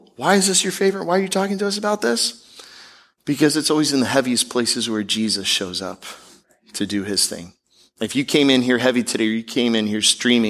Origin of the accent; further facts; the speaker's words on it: Seattle, Washington, United States; now in South Florida, United States; I was not born in Florida. I was born in Seattle, and somehow, in God's sense of humor, I'm Seattle boy.